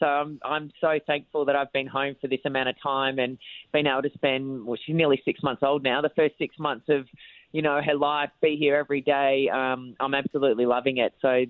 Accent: Australia; But as an Australian coming back and doing quarantine, every time we return home

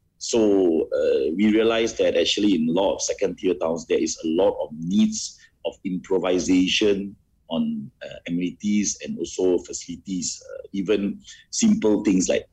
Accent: Setiawan, Perak, Malaysia; For example, I'm from Setiawan. There are not many big developers actually come by here to serve us.

